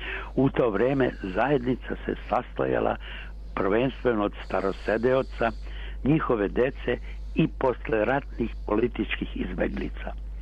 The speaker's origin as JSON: {"language": "Serbian", "country": "Serbia", "lives_now": "Canada", "said": "kao jedini Srbin"}